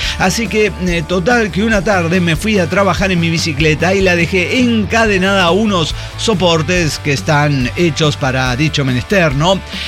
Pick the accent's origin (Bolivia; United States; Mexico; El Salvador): Mexico; Es que soy mexicano, decía yo.